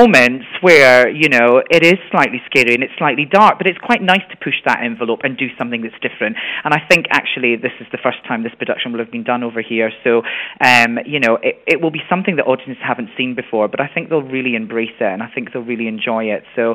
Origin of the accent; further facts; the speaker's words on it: Edinburgh, Scotland, United Kingdom; moved away as an adult; now in London, United Kingdom; I'm from Edinburgh in Scotland originally, and I moved to London in 1995 to train at the Arts Educational School, which is in Chiswick